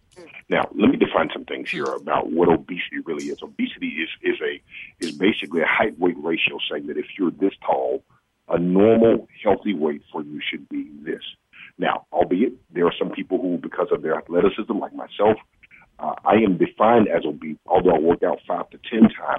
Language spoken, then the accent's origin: English; Mississippi, United States; For example, Mississippi, my home state, most religious state, but yet most obese state and most unhealthiest state.